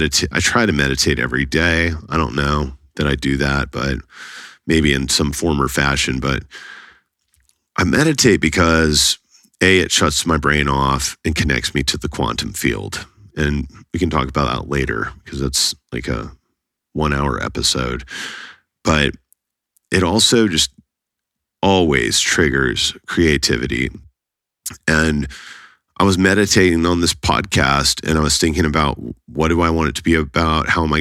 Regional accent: Dallas, Texas, United States; So I'm from Dallas, Texas. I grew up here. I have a sister named Valerie. I have two parents, Rob and Marion. That my parents are still married. They live in the same house I grew up in Lakewood, right outside of downtown Dallas.

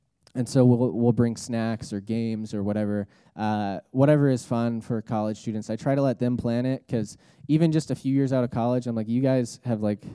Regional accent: Texas, United States; But I grew up in Texas, so, like, everybody's Christian there.

